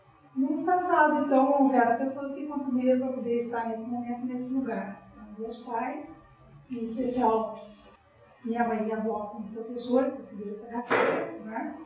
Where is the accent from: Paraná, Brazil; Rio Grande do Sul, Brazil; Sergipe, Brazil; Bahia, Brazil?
Rio Grande do Sul, Brazil; born there; also born or lived in São Paulo; eu morei 22 anos em São Paulo, mas eu nasci no Rio Grande do Sul, na beira do Rio Caí, né?